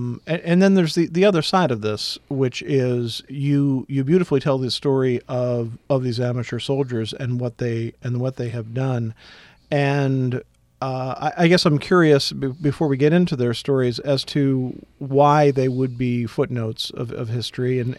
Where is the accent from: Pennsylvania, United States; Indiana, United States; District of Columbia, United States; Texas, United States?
Pennsylvania, United States; I grew up in Montgomery County, Pennsylvania, and so you have the Montgomery